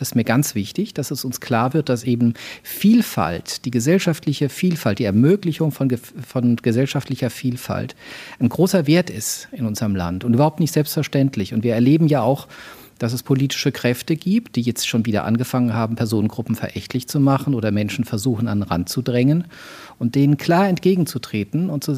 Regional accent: Mannheim, Baden-Württemberg, Germany; also born or lived in Würzburg; Ich bin in Würzburg geboren. Ich bin zwischen Mannheim und Heidelberg, so im Großraum Mannheim, dann später auch groß geworden.

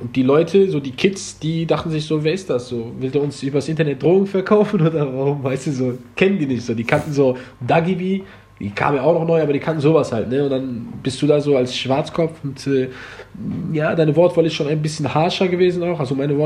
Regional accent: Germany; born or raised there

